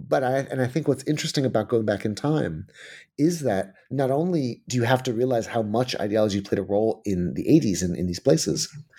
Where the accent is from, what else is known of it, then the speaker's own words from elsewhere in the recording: United States; As an American who grew up with this completely Manichaean view of the world